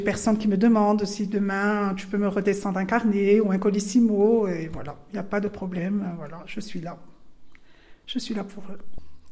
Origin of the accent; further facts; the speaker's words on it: Francardo, Corsica, France; born there; Et je suis née à Francarde. Donc, je suis un peu d'ici, on va dire.